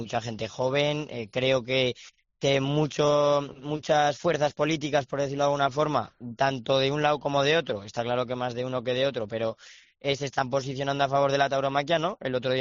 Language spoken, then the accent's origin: Spanish; Zaragoza, Aragon, Spain; Porque al final Zaragoza es mi plaza, es mi tierra